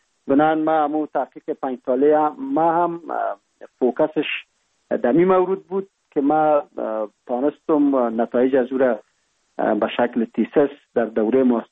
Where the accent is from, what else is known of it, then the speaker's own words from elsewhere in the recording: Kohistan, Kapisa, Afghanistan; born there; میگن از افغانستان هستیم، ولی به خاطر از اینکه وضاحت داده باشیم به موضوع، ما متولد سال 1347 ولسوالی سی اول کوهستان ولایت کاپیسا می باشیم و در یک فامیل روشن فکر دیده به جهان گشودیم.